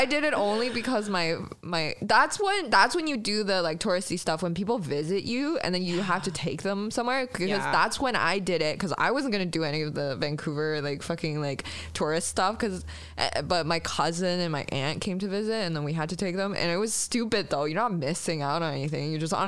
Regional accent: Shanghai, China; I grew up in Shanghai, and Shanghai is like very very much a city, and it's like dirty, not as dirty as New York, but like dirty for the world, I guess.

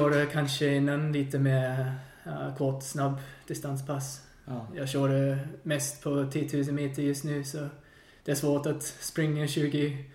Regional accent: New Zealand; now in Sweden; Det är svårt att bo så långt från min hemstad, eller hemland.

